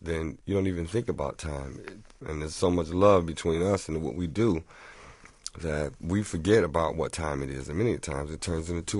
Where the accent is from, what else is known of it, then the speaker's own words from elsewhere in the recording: Detroit, Michigan, United States; Of course, growing up in Motown, you're hearing all the music of the artists that were on the radio.